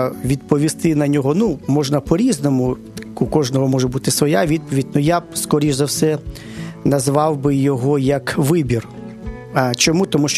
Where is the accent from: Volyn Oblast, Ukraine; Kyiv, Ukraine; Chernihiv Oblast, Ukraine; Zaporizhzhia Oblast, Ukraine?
Kyiv, Ukraine; born there; я народився в Києві, скажімо, дошкільне своє життя я проводив у бабусі, жив там майже постійно